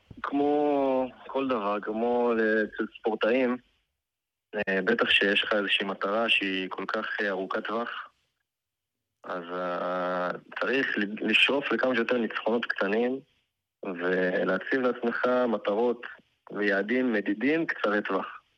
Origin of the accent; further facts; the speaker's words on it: Tiberias, Northern District, Israel; now in Tel Aviv, Israel; זה נשוי, גר בתל אביב, במקור אני מהצפון, מטבריה.